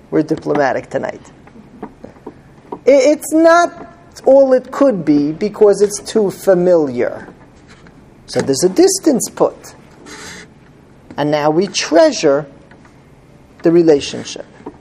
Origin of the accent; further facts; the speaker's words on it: Muncie, Indiana, United States; I remember a couple when I was growing up in Muncie.